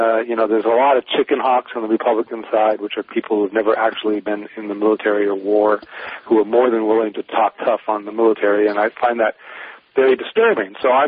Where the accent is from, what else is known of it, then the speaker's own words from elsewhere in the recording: Seattle, Washington, United States; I grew up in Seattle area, Pacific Northwest.